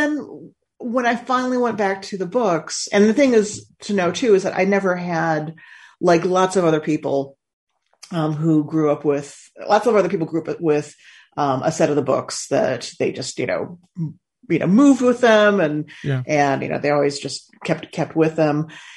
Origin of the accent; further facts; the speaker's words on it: Chicago, Illinois, United States; I grew up in the Chicago area. So in Illinois